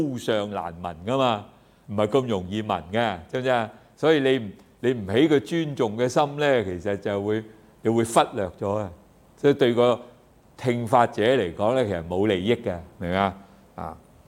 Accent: China; 即係我哋中國人係最興嘅嗰啲秘笈啊，唔會傳俾人嘅

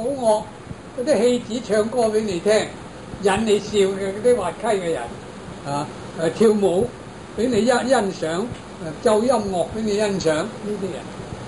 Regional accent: Guangdong, China; 另外有一種呢，我們廣東人呢，廣東人呢有隻時候

